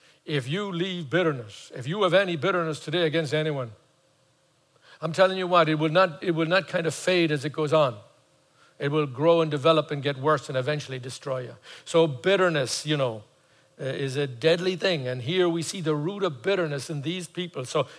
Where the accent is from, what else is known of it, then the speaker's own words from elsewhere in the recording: Ireland; born there; You know, I was born in Ireland, I have American citizenship.